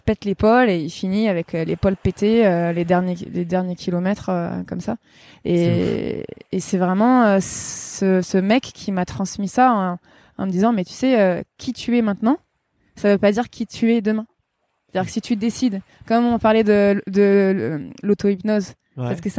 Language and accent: French; Digne-les-Bains, Provence-Alpes-Côte d'Azur, France; Moi, du coup, j'ai grandi à Digne-les-Bains.